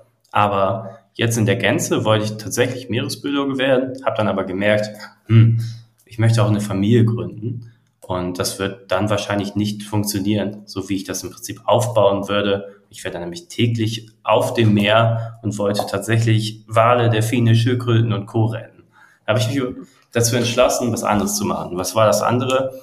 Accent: Bremen, Germany; also born or lived in Berlin; Ich bin nämlich tatsächlich gebürtiger Bremer. Das ist wahr. Ich bin jetzt wieder zurück in meine Heimatstadt. Ich bin dann aber nach Berlin gezogen

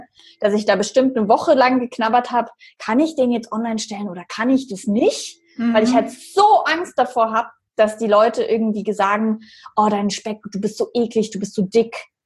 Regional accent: Bavaria, Germany; Aber ich bin aus Bayern, irgendwie so ganz traditionell katholisch eigentlich aufgewachsen.

